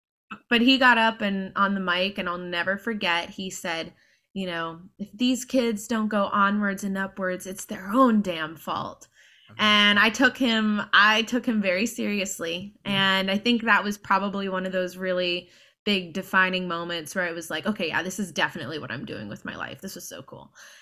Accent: Hilton Head Island, South Carolina, United States; So so growing up on Hilton Head, my bass player's next door neighbor

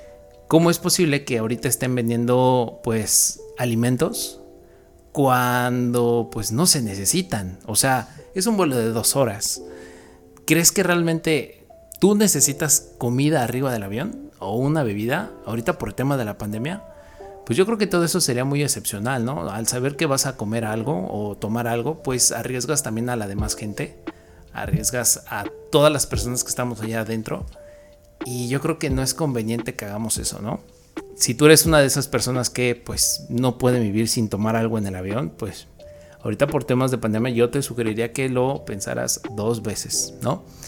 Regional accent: Mexico City, Mexico; todos los que vivimos aquí y somos chilangos, somos de la Ciudad de México

